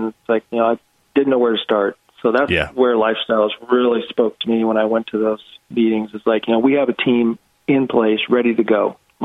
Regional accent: Oregon, United States; also born or lived in Huntsville, Alabama; I'm from Oregon originally. I moved out here 2009.

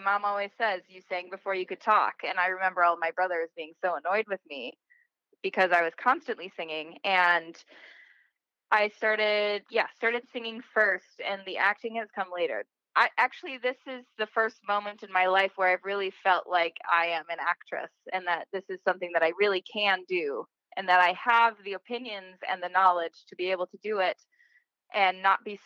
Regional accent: Wisconsin, United States; I'm from Wisconsin. I live in Milwaukee, Wisconsin currently.

